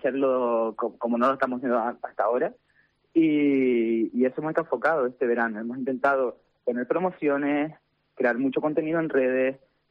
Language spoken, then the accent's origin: Spanish; El Tablero, Canary Islands, Spain; Quisimos modernizar el sur, quisimos modernizar mi pueblo, el Tablero, que al final es un pueblo que nunca se ha abierto algo diferente.